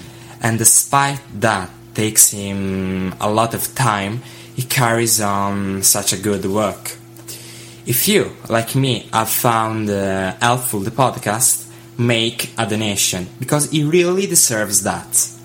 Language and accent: English; Italy; English is a second language; from Italy, and you're listening to the weekly podcast of …'s Thoughts.